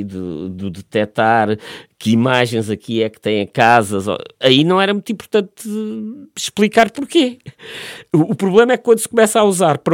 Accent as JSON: {"language": "Portuguese", "town": "Évora", "region": "Alentejo", "country": "Portugal", "said": "eu não sou originalmente da zona de Lisboa, venho do Alentejo, de Évora"}